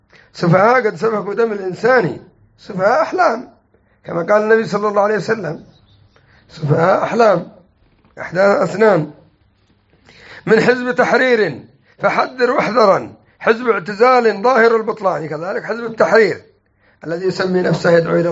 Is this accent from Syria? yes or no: no; Yemen; ولا حزب الرشاد السلفي عندنا في اليمن اسم سلفي وهو خلفي